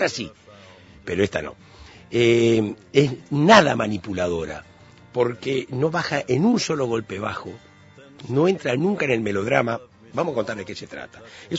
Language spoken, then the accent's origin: Spanish; Uruguay